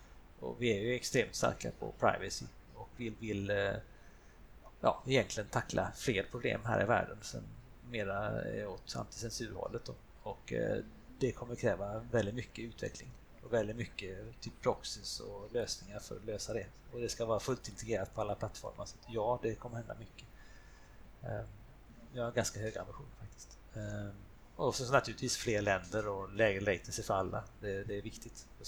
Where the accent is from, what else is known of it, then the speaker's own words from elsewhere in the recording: Sweden; som svensk är man bortskämd med enkelhet i betalningsmedel